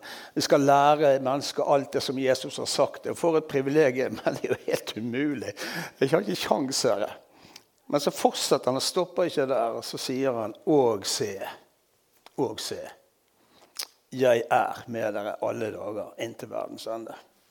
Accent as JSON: {"language": "Norwegian", "town": "Bergen", "region": "Vestland", "country": "Norway", "said": "Jeg er bergenser jeg også."}